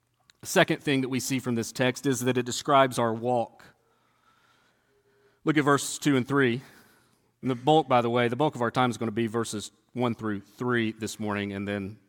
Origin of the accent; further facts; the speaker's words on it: the South, United States; You'd never know I'm from the South.